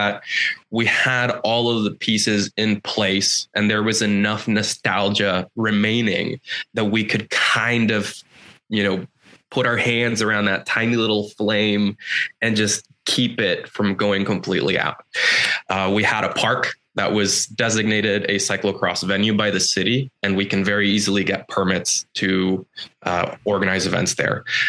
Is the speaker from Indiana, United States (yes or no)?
yes; Indiana, United States; So, really I'm Indiana. I live in Jeffersonville.